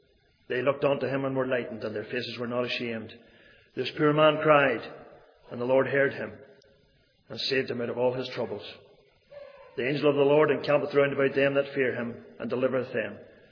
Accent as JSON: {"language": "English", "town": "Maghera", "region": "Northern Ireland", "country": "United Kingdom", "tie": "born or raised there", "lives_now": "Magherafelt, United Kingdom", "said": "I'm now from Macrafelt, belong to the Free Presbyterian Church in Macrafelt, but I grew up in Macra, a little village there at the foot of the Glenshean Pass."}